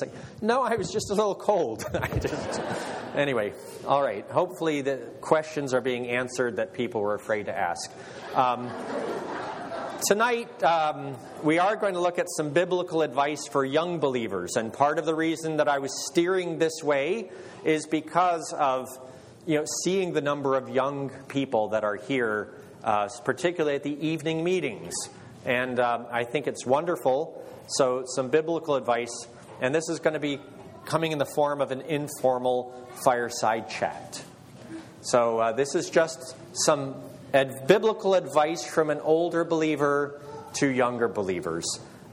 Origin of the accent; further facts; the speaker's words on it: Maryland, United States; I was born in Maryland. I live in Maryland today. I've spent most of my life in Maryland, except for a brief period